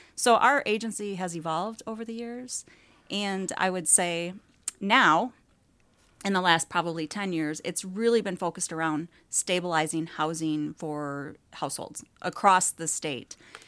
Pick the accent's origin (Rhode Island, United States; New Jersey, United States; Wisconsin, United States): Wisconsin, United States; I always tell the story about growing up in Adams County, and I had Adams Columbia Electric Co-op, had the horses next to them. I took my driving test out of their building.